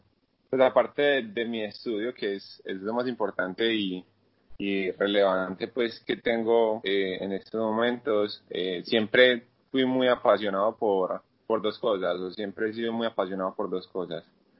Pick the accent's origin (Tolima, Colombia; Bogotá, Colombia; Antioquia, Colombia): Antioquia, Colombia; Medellín; yo soy de Medellín, 100% paisa en realidad. Soy hijo de papá y mamá paisas. Yo nací en Medellín, en la Clínica Prado.